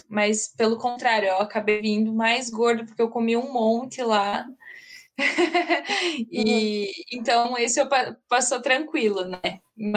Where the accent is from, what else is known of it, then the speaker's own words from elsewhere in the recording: Brazil; me identificava como brasileira, que eu não conseguia falar, eles sempre perguntavam também.